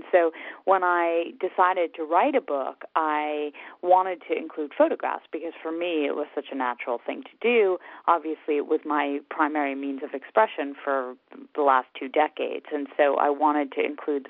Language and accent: English; United States; I mean, I am an American, and obviously what happened on September 11th, it hit home for all of us